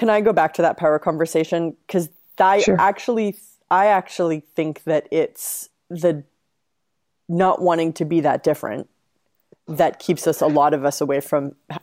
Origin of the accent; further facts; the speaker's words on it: United States; And as an American, it's like, I'm like, wait a minute, where do I get my, I have to go walk to get my mail.